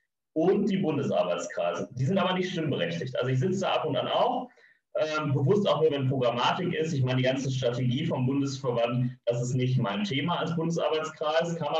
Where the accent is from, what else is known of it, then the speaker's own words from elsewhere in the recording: North Rhine-Westphalia, Germany; Ich komme, wie gesagt, aus NRW. NRW hat eine maximal große Lobby.